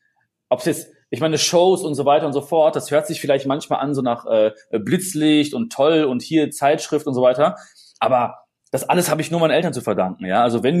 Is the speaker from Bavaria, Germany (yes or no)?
no; North Rhine-Westphalia, Germany; Du siehst, ich komme nicht von hier, ne? Ich komme aus dem Ruhrpott.